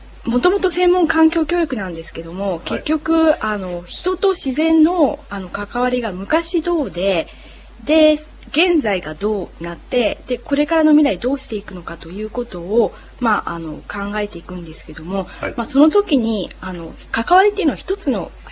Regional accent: Chiba, Japan; now in Kagoshima, Japan; 出身は千葉です。

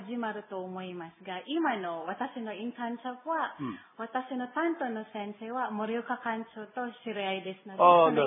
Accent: south, Philippines; Japanese is a second language; 私のふるさとは南方にあります。うん、多分、車で 10時間ぐらいかかると思います。

